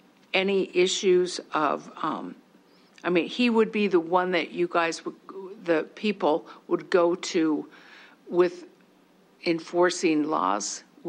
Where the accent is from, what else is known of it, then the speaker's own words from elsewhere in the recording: Montana, United States; Being very unfamiliar with the reservations, any of the reservations, I'm from Gallatin County.